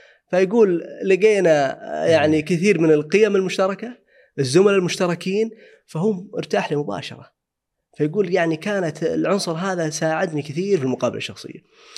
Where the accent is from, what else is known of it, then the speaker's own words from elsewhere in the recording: Saudi Arabia; حنا يمكن عندنا في السعودية